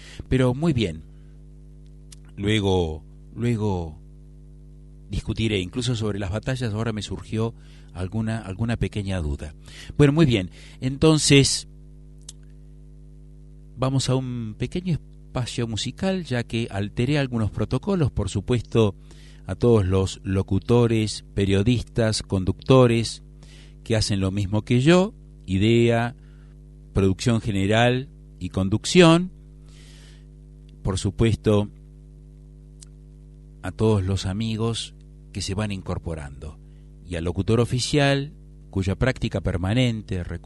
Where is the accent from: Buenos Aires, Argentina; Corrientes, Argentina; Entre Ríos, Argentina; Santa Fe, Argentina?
Buenos Aires, Argentina; Siempre vendré, siempre seré, siempre perteneceré a Buenos Aires, siempre perteneceré a Palermo. Bien, mi viejo querido Palermo de entonces.